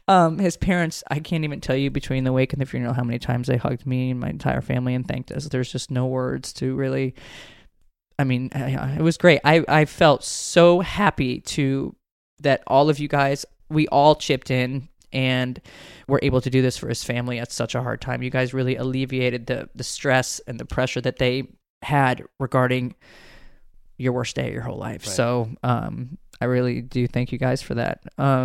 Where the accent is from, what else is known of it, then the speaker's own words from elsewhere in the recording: Connecticut, United States; now in Fulton County, United States; I don't even know what county I grew up in Connecticut, but I know I live in Fulton County in Georgia